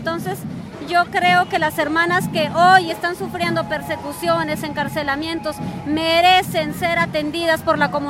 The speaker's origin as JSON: {"language": "Spanish", "region": "Ayacucho", "country": "Peru", "said": "soy indígena quechua de Ayacucho, de aquí de Perú."}